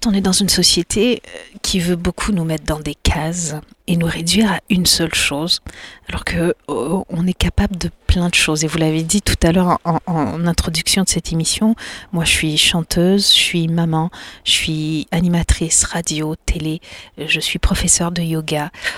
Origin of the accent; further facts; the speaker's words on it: Bathurst, New Brunswick, Canada; Non, je suis du Canada anglophone. J'ai grandi en français dans un tout petit village qui s'appelle Bathurst, où il y a une majorité d'anglophones et où les francophones étaient un peu à l'écart.